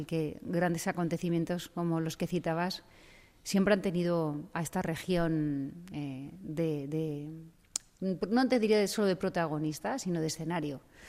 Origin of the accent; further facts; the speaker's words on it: Community of Madrid, Spain; Soy periodista, soy madrileña